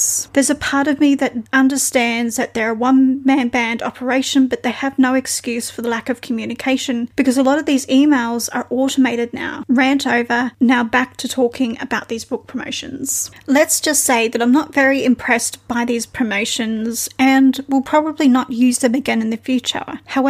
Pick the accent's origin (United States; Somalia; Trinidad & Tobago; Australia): Australia; Brisbane, Queensland; I grew up in Brisbane, Australia, which has a similar temperature to the state of Florida.